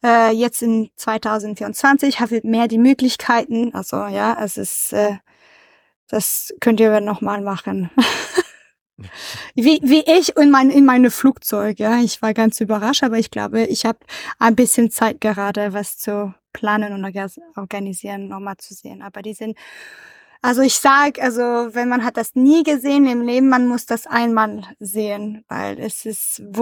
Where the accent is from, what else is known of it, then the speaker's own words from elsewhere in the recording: Canada; German is a second language; das war einfach nur meines kleines Tipp als Kanadierin.